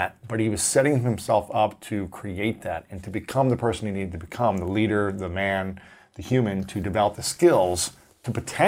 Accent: Ohio, United States; I'm from Ohio, and so we're the same age.

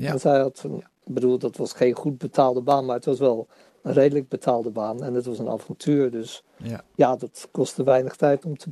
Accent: Rotterdam, South Holland, Netherlands; Ja, als Rotterdammer in Afrika.

